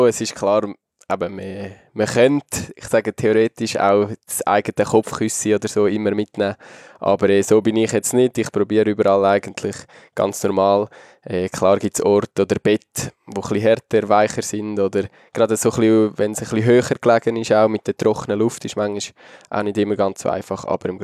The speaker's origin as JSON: {"language": "German", "country": "Switzerland", "said": "Ja, jetzt als Schweizer"}